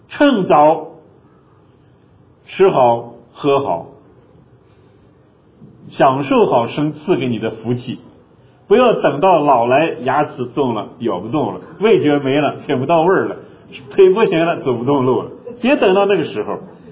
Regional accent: Suide County, Shaanxi, China; moved away; 我这次回国去啊，到我的老家去，我的老家一个朋友给我讲了一件事。因为我们绥德县那个地方呢，有一些风俗习惯

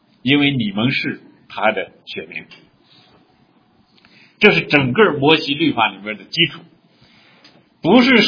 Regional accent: China; 我们中国人大概是海陆空三种通吃，是吧？

